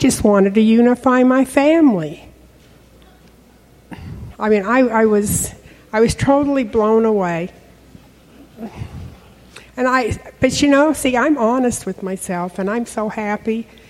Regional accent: Dallas, Texas, United States; from Dallas.

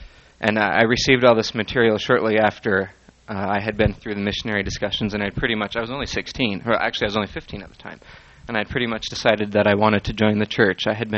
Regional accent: Salt Lake City, Utah, United States; also born or lived in Milwaukee, Wisconsin; I was born in Milwaukee, Wisconsin, and my parents divorced at a very young age. I was only about three when they were divorced. And my mother remarried, and we moved to Salt Lake City.

